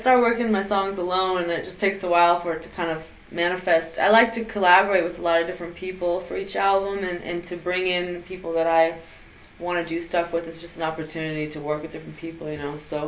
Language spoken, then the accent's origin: English; California, United States; So I'm from California, and so I want my family to come see the show.